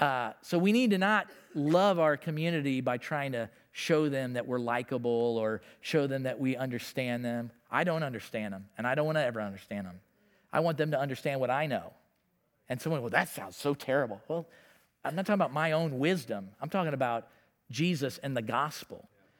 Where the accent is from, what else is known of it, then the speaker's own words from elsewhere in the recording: Florissant, Missouri, United States; I was born and raised in St. Louis, okay? Northwest Hospital, right? I'm from Florissant.